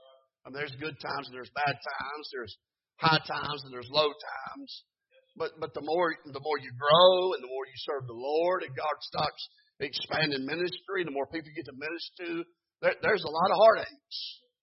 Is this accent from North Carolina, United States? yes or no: yes; North Carolina, United States; I mean, we're from North Carolina, did a lot of deputation up north.